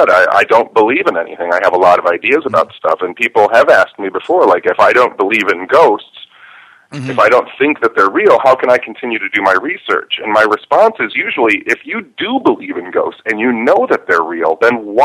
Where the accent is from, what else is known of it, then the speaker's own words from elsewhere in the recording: Michigan, United States; I'm from Michigan, and Michigan was populated by the Algonquin Indians back in the day before everybody came here